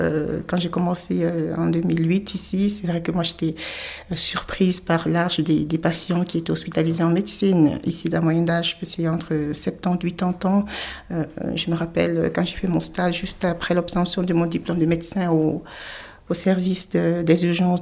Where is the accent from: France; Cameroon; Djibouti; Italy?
Cameroon; now in Neuchâtel, Switzerland; je suis camerounaise d'origine en Suisse, donc dans mon canton d'adoption depuis 2007, qui est Neuchâtel.